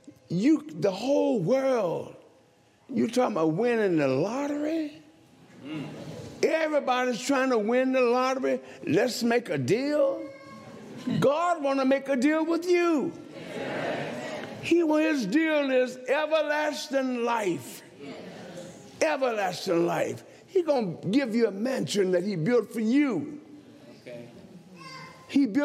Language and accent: English; Macon, Georgia, United States; I'm from Macon, Georgia.